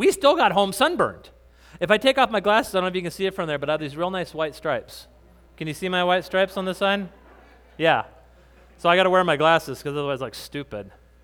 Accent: New Mexico, United States; also born or lived in Texas; we used to live in Texas, I grew up in New Mexico.

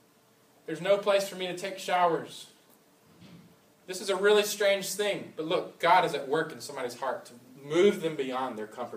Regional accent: United States; Where you think, oh man, because I'm American, my life has more value than those stupid whatever in that other country.

